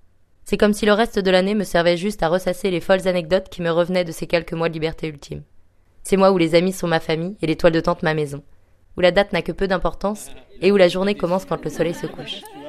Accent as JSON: {"language": "French", "region": "Brittany", "country": "France", "tie": "born or raised there", "moved": "as an adult", "said": "j'avais passé un an loin de mes êtres chers et de ma terre natale, la Bretagne. J'avais décidé de m'éloigner, de partir à Dijon."}